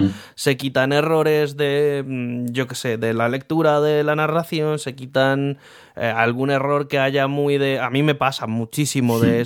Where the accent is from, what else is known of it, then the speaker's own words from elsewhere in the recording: Colombia; Yo, cuando estaba en Colombia, porque soy colombiano